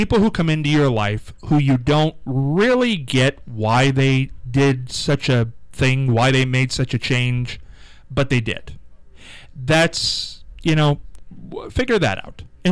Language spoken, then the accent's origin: English; Ohio, United States; I'm right here in Ohio.